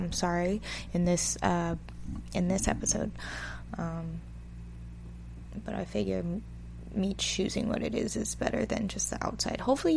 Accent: California, United States; now in Los Angeles, United States; So I was raised in the Bay. I was born in Southern California, moved to the Bay at a pretty young age, was raised in the Bay until I was like 19, and then that's when I moved

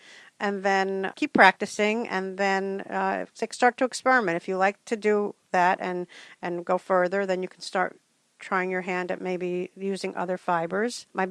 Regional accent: Roselle, New Jersey, United States; I grew up in Roselle, and this is like home to me. This is like a backyard to me, even though I don't live around here anymore.

